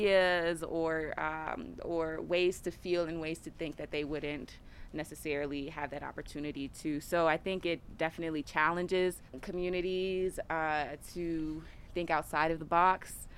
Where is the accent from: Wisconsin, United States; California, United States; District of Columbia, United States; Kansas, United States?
District of Columbia, United States; Washington; I'm from Washington, D.C.